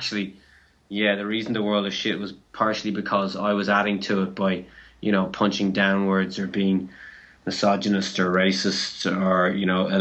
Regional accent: Ireland; And being Irish, growing up in a society where we're told not to stand out

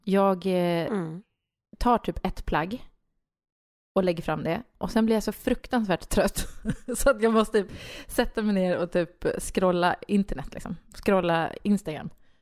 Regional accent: Nyköping, Södermanland, Sweden; som jag kom från Nyköping, bara, men gud, känner du bla bla bla

